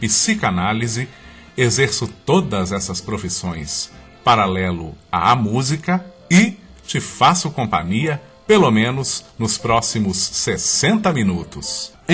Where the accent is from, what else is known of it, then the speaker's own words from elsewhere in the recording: Sete Lagoas, Minas Gerais, Brazil; eu sou mineiro de Sete Lagoas, eu sou deficiente visual desde que eu nasci, isso é, eu não enxergo.